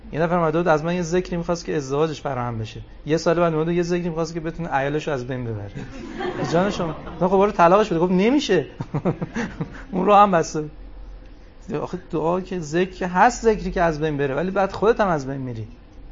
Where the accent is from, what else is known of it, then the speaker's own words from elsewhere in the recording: Tehran, Tehran Province, Iran; ما چون اهل تهرانیم، خب همش دود و دم و تیراهن و اینا دیدیم.